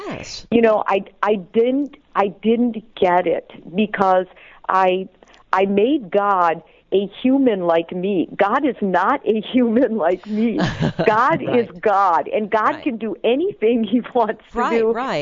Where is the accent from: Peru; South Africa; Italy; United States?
Italy; I'm from Italy. My roots are Italian.